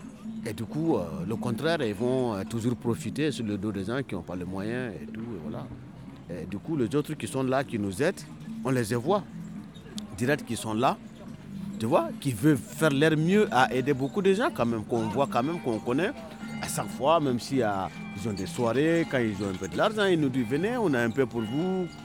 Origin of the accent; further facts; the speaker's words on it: Est, Burkina Faso; nous sommes de Groumachier, nous sommes de Tombiano. Et c'est un dialecte de Burkina Faso, tu vois. Particulièrement, on vient vers... vers l'Est.